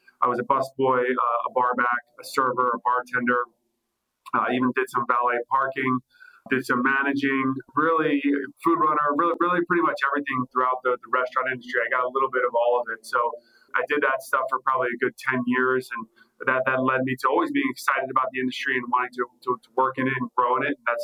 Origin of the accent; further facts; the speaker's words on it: New Jersey, United States; I'm from southern New Jersey, almost all the way down at the bottom. I grew up right outside, about 10, 15 minutes from Atlantic City and right across the water from Ocean City, New Jersey.